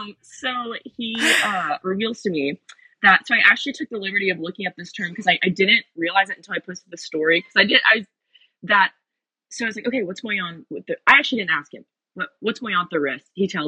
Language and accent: English; Midwest, United States; So again, I'm a Midwesterner